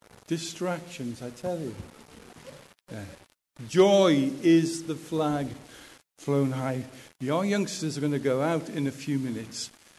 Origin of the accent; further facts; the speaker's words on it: Gateshead, North East England, United Kingdom; I remember when I was growing up in the Salvation Army up in Gateshead